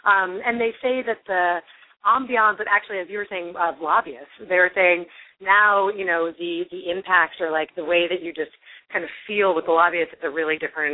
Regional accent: New York, United States; I'm on the East Coast, but I am from New York, where we hope to adopt the Fair Elections Program next year for New York State

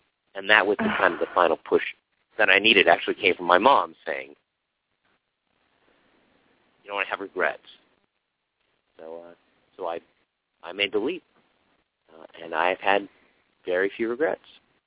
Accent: Hollywood, California, United States; kind of growing up around Hollywood

